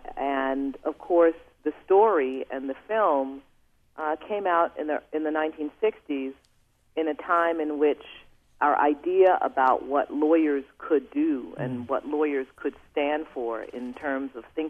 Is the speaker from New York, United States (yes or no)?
yes; New York, United States; I am from New York.